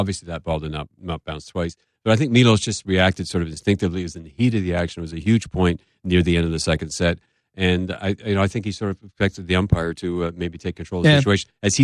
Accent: Quebec, Canada; Well, I'm originally from Quebec

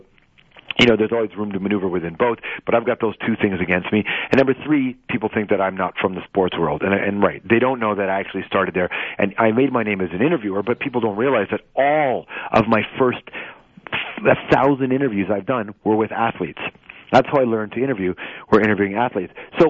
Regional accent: Canada; now in United States; as a Canadian who also lives here and in America.

